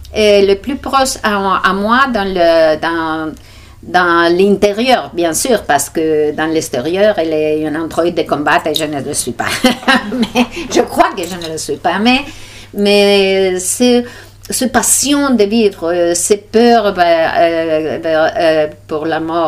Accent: Community of Madrid, Spain; French is a second language; Je suis espagnole, je vis à Madrid, je suis aussi journaliste.

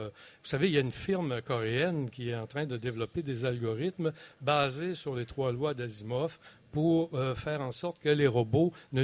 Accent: Quebec, Canada; je suis québécois, hein, d'origine

